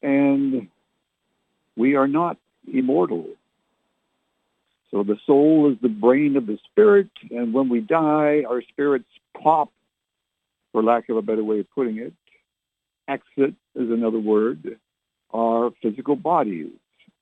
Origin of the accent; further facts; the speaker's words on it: Canada; now in United States; I was born and raised in Canada.